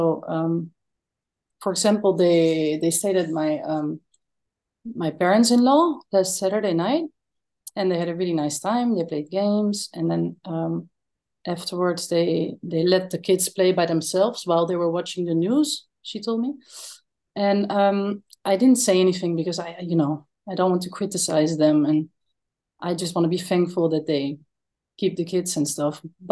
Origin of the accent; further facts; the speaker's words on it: Netherlands; because I'm from the Netherlands, and in the Netherlands they have